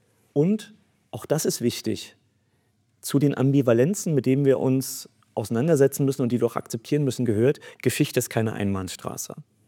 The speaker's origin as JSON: {"language": "German", "country": "Germany", "said": "als Ostdeutscher"}